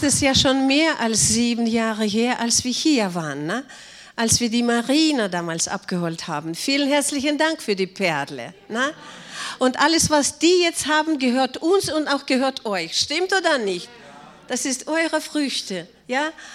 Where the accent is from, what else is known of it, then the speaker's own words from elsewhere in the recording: Russia; German is a second language; now in Germany; Ja, ich durfte heute Deutsch reden, obwohl Deutsch ist ja gar keine meine Muttersprache. Das ist ja meine Vatersprache.